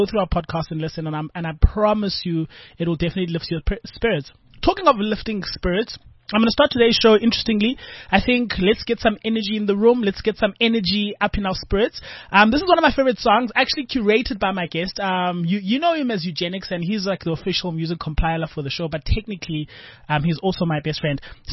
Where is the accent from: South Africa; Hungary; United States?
South Africa; Langa, Western Cape; We grew up together in Langa Township.